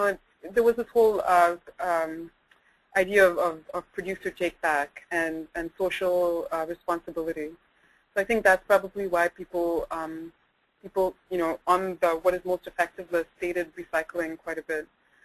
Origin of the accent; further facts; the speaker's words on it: Dubai, United Arab Emirates; So I grew up in the Middle East. Actually, there's an article about where my hometown, Dubai